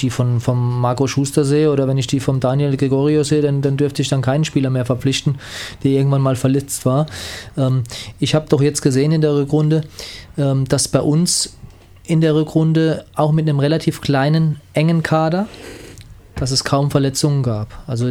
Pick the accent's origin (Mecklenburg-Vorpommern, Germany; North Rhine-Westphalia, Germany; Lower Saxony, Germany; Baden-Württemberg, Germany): Baden-Württemberg, Germany; Mannheim; ja, ich bin auch Mannheimer.